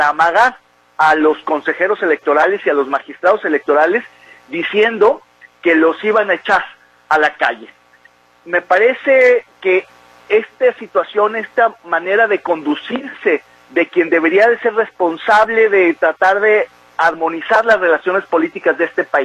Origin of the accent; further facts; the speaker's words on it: Mexico; creo que lo que vimos ayer domingo es algo que debería de alertarnos como mexicanos.